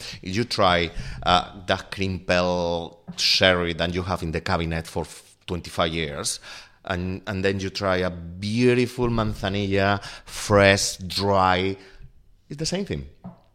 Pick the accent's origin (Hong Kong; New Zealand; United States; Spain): Spain; Extremadura; English is a second language; I grew up in Extremadura.